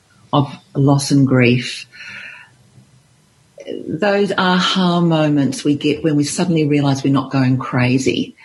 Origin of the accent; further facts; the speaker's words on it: Christchurch, Canterbury, New Zealand; and I'm from Christchurch, New Zealand originally, and they've had some horrendous earthquakes there.